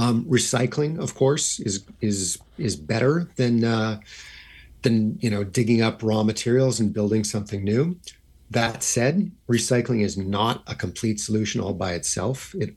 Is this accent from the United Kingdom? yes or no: no; Vancouver, British Columbia, Canada; A few years ago, we moved back to my hometown, Vancouver, Canada.